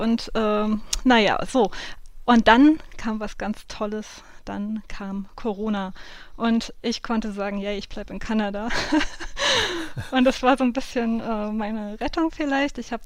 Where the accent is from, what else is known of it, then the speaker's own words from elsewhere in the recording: Hesse, Germany; wo ich aufgewachsen bin, in Südhessen.